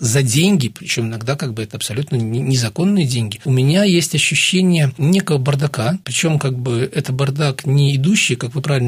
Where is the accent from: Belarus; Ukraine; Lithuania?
Belarus; мы, белорусы